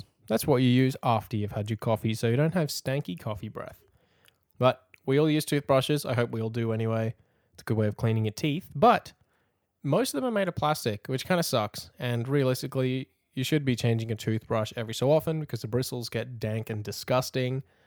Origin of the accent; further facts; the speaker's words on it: Australia; moved away; the small town that I grew up in back in Australia